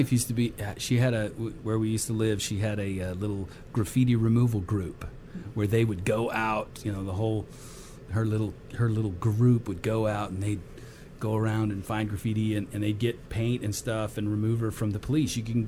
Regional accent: Texas, United States; I'm from Texas. Does that help?

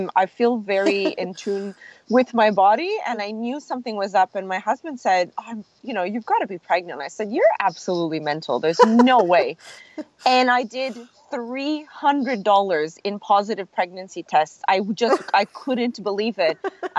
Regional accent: Montreal, Quebec, Canada; now in Australia; I'm from Montreal. My dad's Italian, my mom's French. My kids are born in Australia and Canada, and I'm now a permanent resident in Australia.

